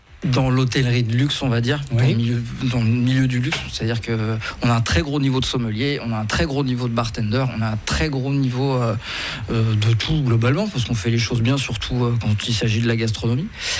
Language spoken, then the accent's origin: French; Paris, Île-de-France, France; Moi, d'où je viens, je suis parisien.